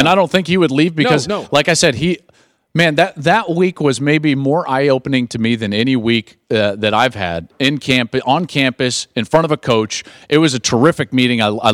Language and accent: English; Colorado, United States; I grew up in Colorado.